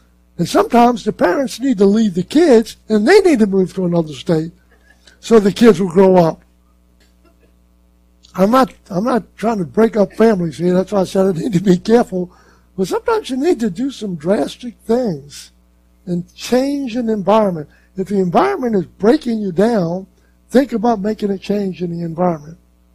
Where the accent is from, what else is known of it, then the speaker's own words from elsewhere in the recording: Louisiana, United States; No, nothing disparaging about my state. It's my home state. I'm back here.